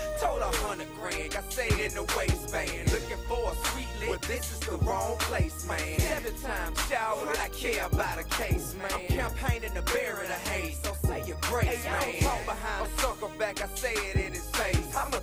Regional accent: Miami, Florida, United States; I'm boy from Florida, MIA, on up to Duval, on up to Tennessee.

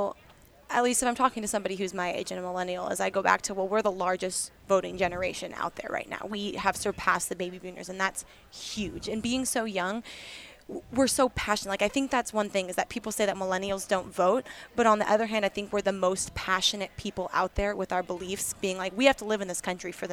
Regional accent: Washington, United States; Like I'm from Washington State, so I have all of my ballots are sent here to Dominican

